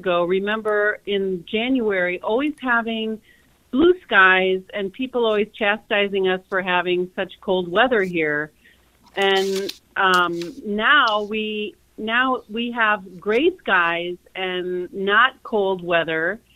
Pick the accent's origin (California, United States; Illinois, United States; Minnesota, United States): Minnesota, United States; I just wanted to say that I grew up here in Minnesota